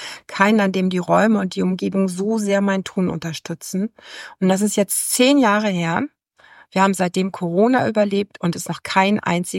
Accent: Baden-Württemberg, Germany; now in Westerwinkel, Germany; Ja, also ich werde diesen Sommer 60 Jahre alt. Ich bin in Heidelberg geboren und in den Wäldern von Odenwald groß geworden.

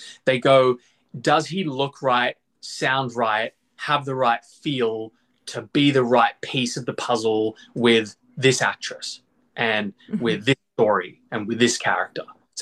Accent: Australia; And obviously, being Australian, I would love to get back to Australia and do verticals back there.

